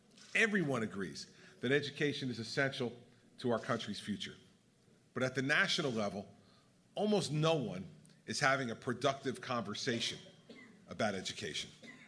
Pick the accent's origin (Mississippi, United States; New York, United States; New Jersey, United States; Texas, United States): New Jersey, United States; whether it's in my home state of New Jersey or in the states I've been visiting around the country